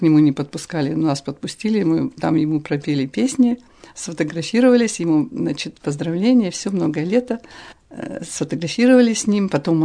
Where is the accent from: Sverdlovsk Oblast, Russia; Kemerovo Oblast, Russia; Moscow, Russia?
Sverdlovsk Oblast, Russia; Yekaterinburg; мы из Екатеринбурга